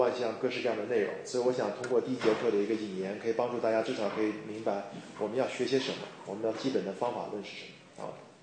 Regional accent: Shanghai, China; 我来自中国上海。对，以前我是一个 consultant， 然后我现在在那个西敏神学院读我的研究生。

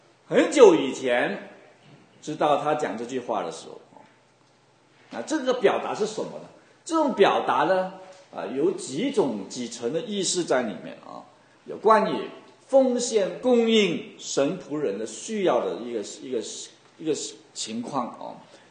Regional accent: China; 好像我们中国人也讲，我们不忘记恩典哦，这我们有恩必报啊。

